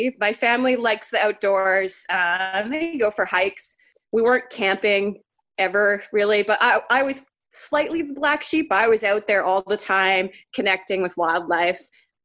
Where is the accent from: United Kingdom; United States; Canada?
Canada; Ontario; now in Winnipeg, Canada; I grew up, I like to say, half the time in northwestern Ontario on a small island. It's kind of the most consistent place throughout my life, my childhood, when we moved around. And then the majority of my time after we settled, I was in Winnipeg, Manitoba.